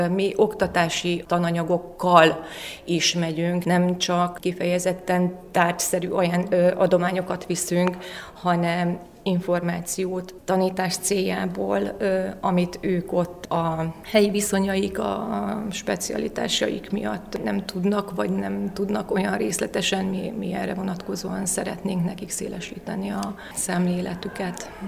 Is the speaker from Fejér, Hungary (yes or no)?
no; Tiszaújváros, Borsod-Abaúj-Zemplén, Hungary; Tiszaújvárosból jöttem, ott lakom születésem óta.